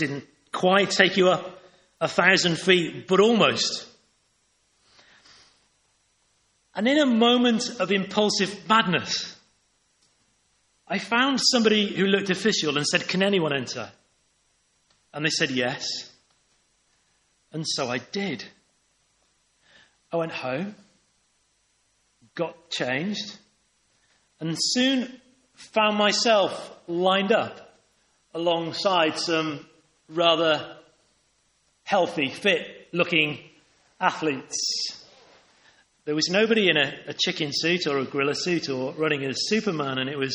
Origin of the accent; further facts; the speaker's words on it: Llangollen, Wales, United Kingdom; It was in my hometown of Llangollen.